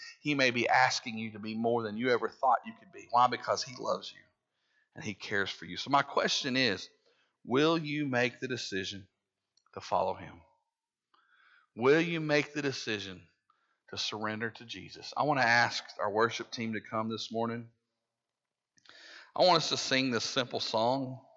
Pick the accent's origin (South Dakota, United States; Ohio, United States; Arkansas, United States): Arkansas, United States; We're from Arkansas. You know, people consider us a bunch of hicks. You know, how can anything good come from Arkansas?